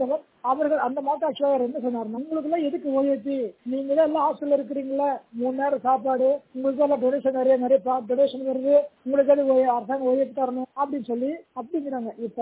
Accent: Coimbatore, Tamil Nadu, India; என்னுடைய சொந்த ஊர் கோயம்புத்தூர்

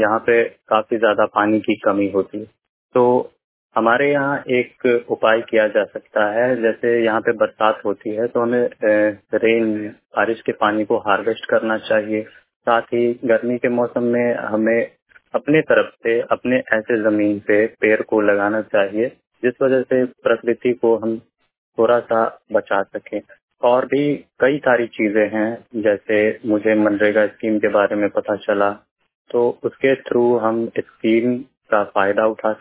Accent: Madhubani, Bihar, India; मैं फिलहाल 23 साल का हूँ और मैं मधुबनी बिहार से हूँ।

